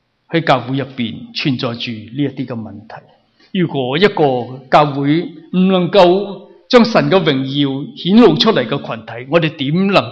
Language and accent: Chinese; China; 我们中国人看重平安这两个字，因为平安二字值千金。